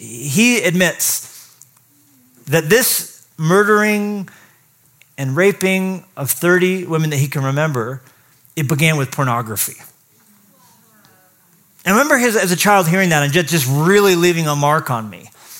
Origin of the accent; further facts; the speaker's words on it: Colorado, United States; And I grew up in Colorado too